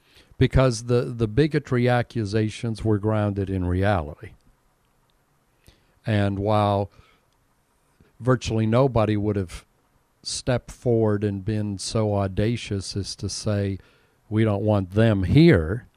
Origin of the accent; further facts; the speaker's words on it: Butler, United States; I had zero cross-cultural experience, because I grew up in Butler where everybody looked like me.